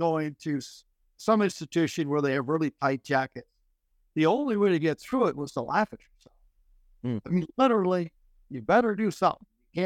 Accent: Garden Grove, California, United States; I grew up in Garden Grove, California. I went to Garden Grove High School.

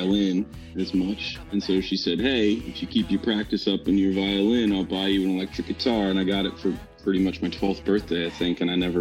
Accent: Blue Bell, Pennsylvania, United States; I'm originally from the Philadelphia suburbs, a town called Blue Bell.

